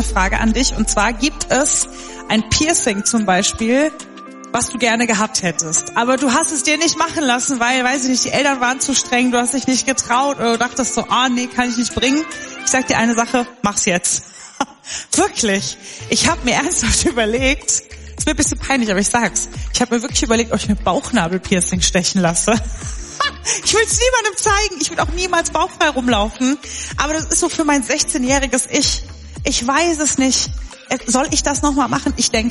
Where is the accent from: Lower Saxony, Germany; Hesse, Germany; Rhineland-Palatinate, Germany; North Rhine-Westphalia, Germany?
Hesse, Germany; Frankfurt; Also ich glaube, als Frankfurter kennt man das einfach.